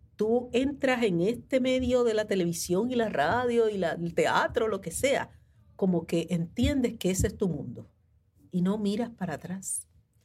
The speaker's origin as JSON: {"language": "Spanish", "town": "Santurce", "country": "Puerto Rico", "tie": "born or raised there", "said": "soy de Santurce, nací en Santurce, en la Parada 21, en el Hospital Municipal, que hoy día es un tremendo museo."}